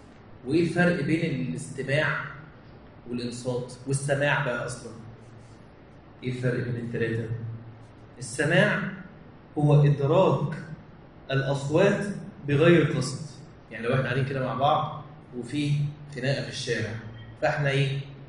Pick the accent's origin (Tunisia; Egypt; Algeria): Egypt